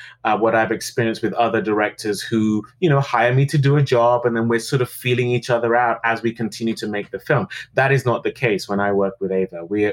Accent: United Kingdom; there are some people who are not going to like the fact that I'm British and playing him.

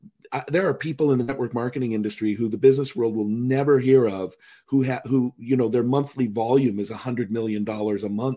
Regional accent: Seattle, Washington, United States; born there; I was born in the Seattle area, greater Seattle area.

